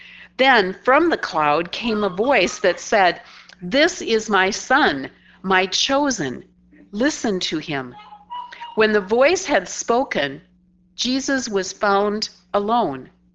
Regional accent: South Dakota, United States; I grew up in South Dakota, the home of the holy hills called Pahasapa, the Black Hills.

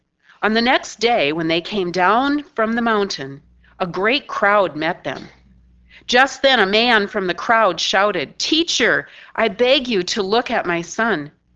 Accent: South Dakota, United States; Where I grew up in South Dakota is a few hundred miles from the holy hills called Pahasapa, or in English, the Black Hills.

